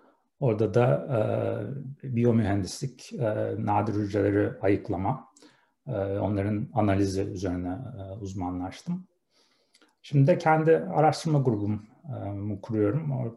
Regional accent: İzmir, Turkey; moved away as an adult; now in Boston, United States; İzmir'de doğdum. İzmir'de liseyi, işte ilkokulu, liseyi okudum. Bornova Anadolu Lisesi'nden mezunum.

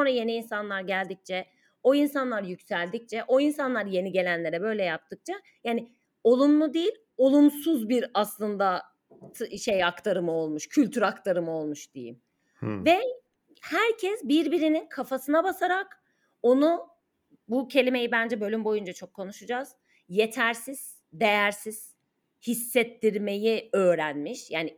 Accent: Ankara, Turkey; Ben Ankaralıyım. Bizi dinleyenler zaten bilirler. Ve Ankara mütevaziliğin öğütlendiği yani mütevazi olmayanın sopalandığı bir yerdi ben büyürken.

